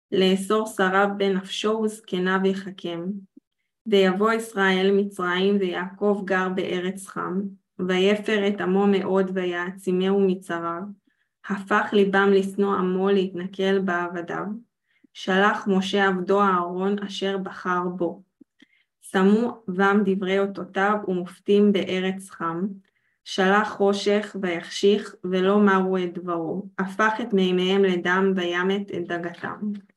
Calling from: Sderot, Southern District, Israel; I'm speaking from Sderot, so we might hear the IDF in first sight.

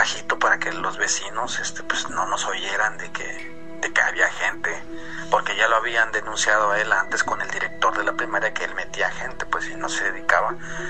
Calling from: Chiapas, Mexico; nuevamente acá desde mi tierra, Hermosa, Chiapas.

